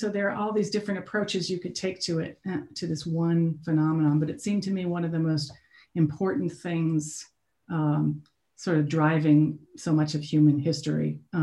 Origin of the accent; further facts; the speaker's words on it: Palo Alto, California, United States; My father was a professor at Stanford Medical School, so I grew up in Palo Alto, California.